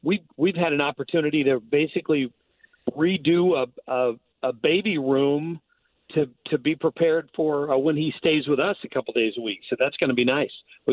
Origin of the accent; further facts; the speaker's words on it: St. Louis, Missouri, United States; You know, I live in west of downtown, but if somebody asks me where I'm from, I tell them I'm from St. Louis.